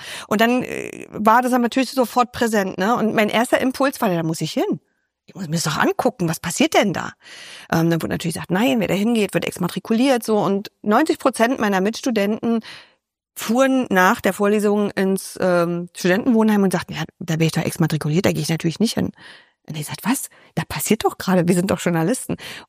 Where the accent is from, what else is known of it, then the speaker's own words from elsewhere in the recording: East Germany, Germany; born there; ich bin ja in der DDR geboren